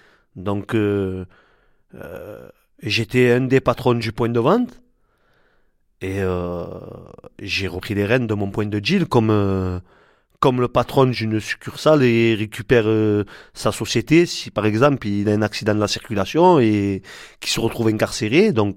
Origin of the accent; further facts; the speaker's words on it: Marseille, Provence-Alpes-Côte d'Azur, France; J'ai 46 ans, actuellement en semi-liberté, je suis en fin de peine et je suis de Marseille.